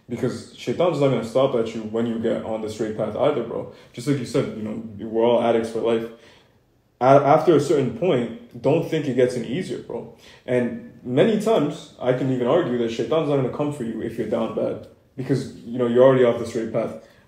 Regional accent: Canada; moved away as an adult; now in United States; I'm from Canada, so when I moved to America recently

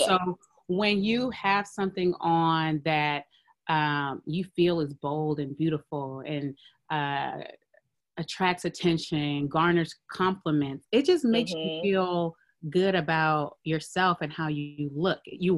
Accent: Oakland, California, United States; born there; So, a little background, I'm like I said before, I'm Nigerian American. So I was, both of my parents are Nigerian. I was born here in Oakland.

